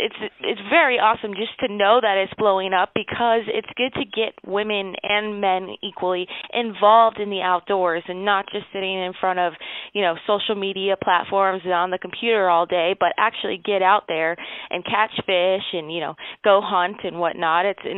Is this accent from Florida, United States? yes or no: yes; Miami, Florida, United States; I basically got started when I was growing up in Miami, and I was about the age of 3 when my dad started taking me fishing with him